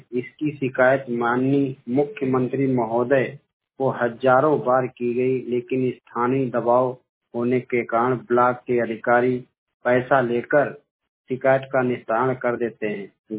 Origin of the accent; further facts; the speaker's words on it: Hardoi, Uttar Pradesh, India; ग्राम पंचायत सरवा गोसवा ब्लॉक व तहसील संडीगा जनपद हरदोई का रहने वाला हूँ।